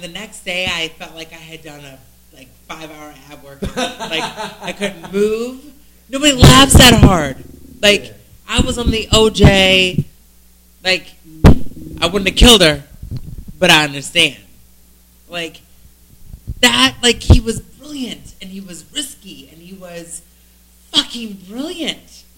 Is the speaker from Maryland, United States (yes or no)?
yes; Baltimore, Maryland, United States; also born or lived in St. Louis / Detroit; I mean, I'm from Baltimore, St. Louis, and Detroit.